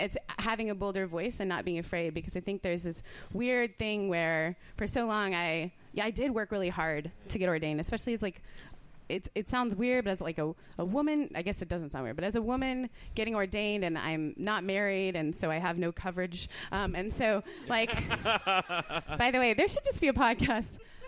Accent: Canada; also born or lived in United Kingdom; I'm Canadian and British.

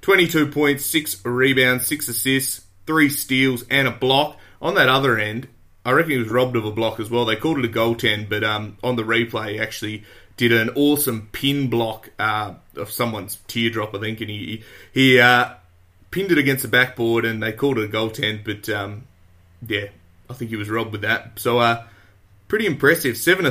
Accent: Australia; he's a Kiwi and I'm an Aussie.

